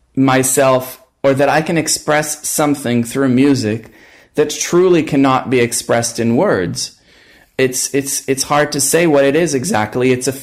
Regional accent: Israel; English is a second language; Myself, growing up in Israel

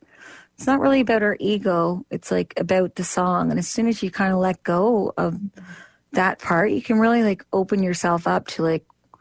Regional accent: Ennismore, Ontario, Canada; Yeah, so like Omimi is pretty much like connected to my hometown, Ennismore. Like they kind of like turn into each other.

